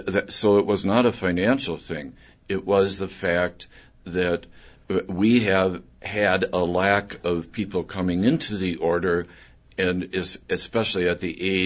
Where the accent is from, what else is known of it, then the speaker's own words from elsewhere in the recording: Fond du Lac, Wisconsin, United States; I grew up in Fond du Lac, Wisconsin, and was at St. Anthony's from 61 to 65